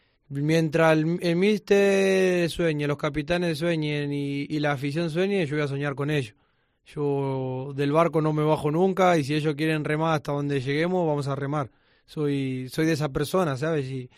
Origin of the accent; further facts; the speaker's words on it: Argentina; now in Spain; Obvio que yo siendo argentino quiero ir a mi selección y defender mi patria y morir por mi patria